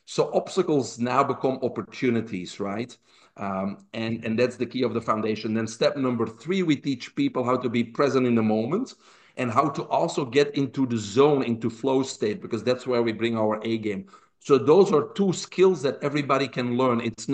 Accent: Belgium; now in United States; Because I grew up in Belgium. I saved $400, packed a backpack, put my jeans on, and came to the United States.

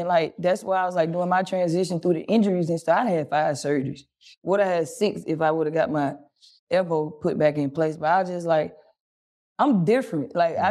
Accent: Mississippi, United States; And you know, I'm from the country. I'm from Mississippi. I grew up with like cows ticking.

